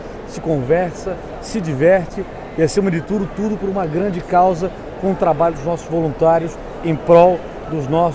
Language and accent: Portuguese; Florianópolis, Santa Catarina, Brazil; Essa festa aqui que eu, como florianopolitano, convivo desde criança